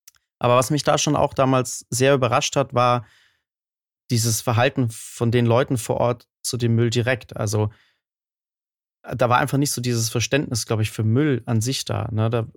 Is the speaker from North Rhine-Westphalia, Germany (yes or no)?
no; Munich, Bavaria, Germany; ich komme jetzt aus München, das ist eine sehr saubere Stadt.